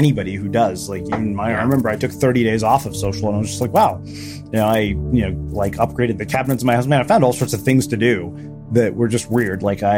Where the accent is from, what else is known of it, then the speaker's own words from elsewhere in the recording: India; The fact that like I'm Indian and I can't say that with 100% certainty just proves our point.